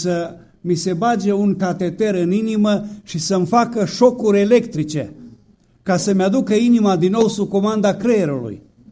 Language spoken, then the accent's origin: Romanian; Moldova Nouă, Caraș-Severin, Romania; born there; M-am născut în Banatul de Sud, în zona Moldova Nouă, și acolo, pe o zonă de 50 de kilometri pătrați cel puțin, este o arie multietnică.